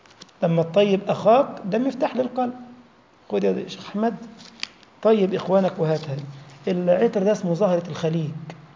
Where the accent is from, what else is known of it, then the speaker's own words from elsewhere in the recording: Egypt; طلعت شوكولاتاية ملبس، بنسميها احنا ملبس عندنا في مصر